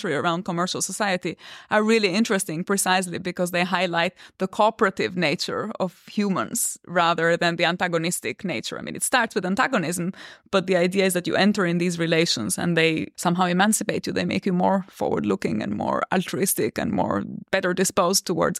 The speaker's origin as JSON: {"language": "English", "country": "Albania", "said": "I mean, I come from Albania, which was under the Ottoman Empire for many centuries."}